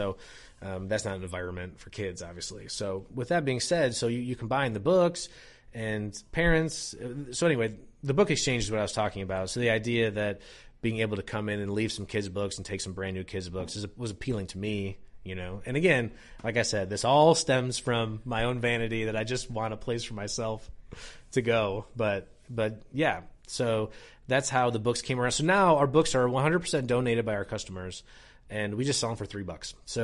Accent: Michigan, United States; I'm from Michigan, where you can just, you know, you go there and people just have the baby sitting on the bar, you know what I mean?

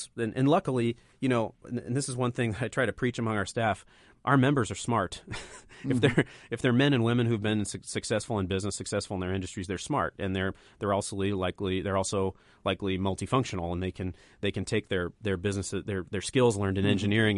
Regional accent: Illinois, United States; In Indiana, I grew up in Illinois. My wife grew up in the Bay Area. Mm-hmm. We love it here. Mm-hmm. This is our home now.

